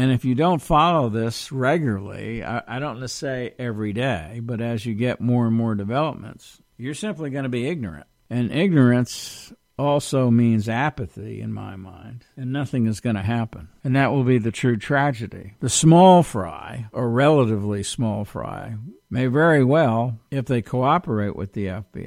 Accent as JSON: {"language": "English", "region": "Texas", "country": "United States", "said": "I don't want to get into the campaign because I'm from Texas."}